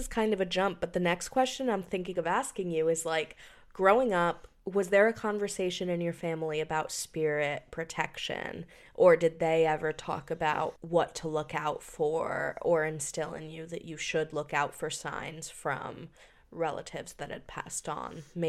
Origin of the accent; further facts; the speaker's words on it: New Paltz, New York, United States; I was growing up in New Paltz, New York, which is a very small town.